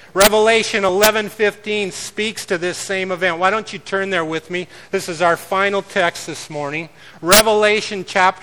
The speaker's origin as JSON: {"language": "English", "region": "Pacific Northwest", "country": "United States", "said": "You betcha. I'm from the Northwest. You betcha."}